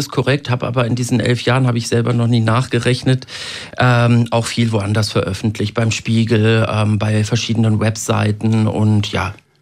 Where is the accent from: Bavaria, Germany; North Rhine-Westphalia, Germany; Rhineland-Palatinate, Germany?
North Rhine-Westphalia, Germany; ich wurde gelesen als der Kanake, bin aufgewachsen und geboren worden im Ruhrgebiet mit vielen Muslimen, mit vielen Leuten aus der Türkei, aus dem Iran, aus arabischen Ländern.